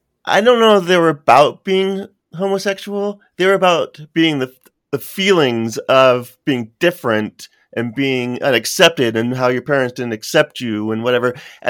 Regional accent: United States; growing up in America, we didn't have, it wasn't the same as growing up in England

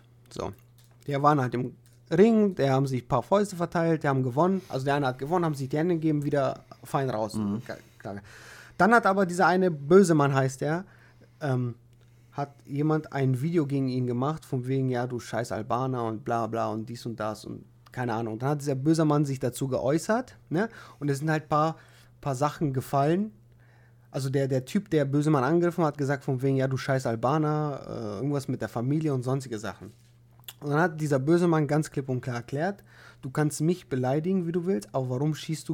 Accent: Bulgaria; ich habe gesagt, ich bin aus Bulgarien.

